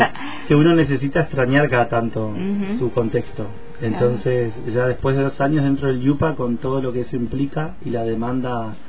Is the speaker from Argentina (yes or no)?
yes; Córdoba, Argentina; born there; nací en Córdoba y ahí estuve 2 años hasta que me agarró la pandemia.